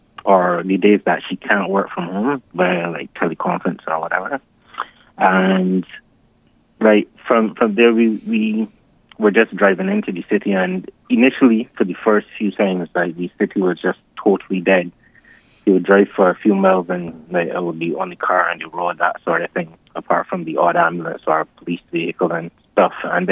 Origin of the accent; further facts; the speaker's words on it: Saint Peter, Barbados; now in London, United Kingdom; I am from St. Peter originally.